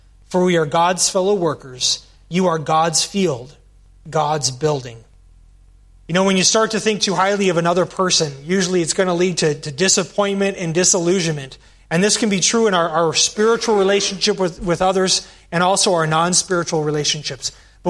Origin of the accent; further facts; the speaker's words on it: Spokane, Washington, United States; Ken Parker, who was the pastor of my church that I grew up in Spokane, Washington